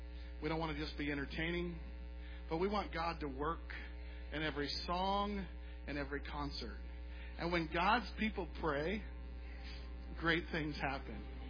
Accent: Alaska, United States; We grew up in Alaska. We love coffee.

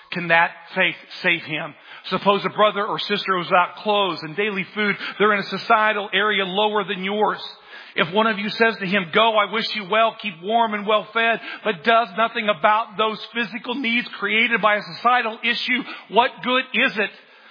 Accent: United States; I grew up poor. And I get that in the world's eyes, I wasn't poor, but where we grew up in Jasper County, I was the only cat in high school on the bus with no indoor plumbing.

